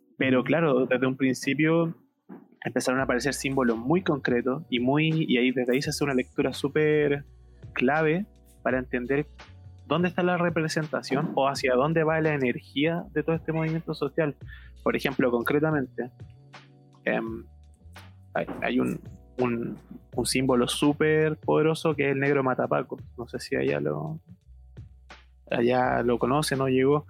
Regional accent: Chile; orgánicamente adoptamos todos como chilenos el símbolo de la estrella

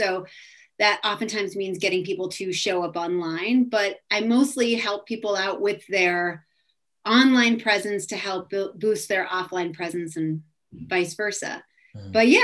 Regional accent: New Jersey, United States; So I grew up in New Jersey. I live in New Jersey now.

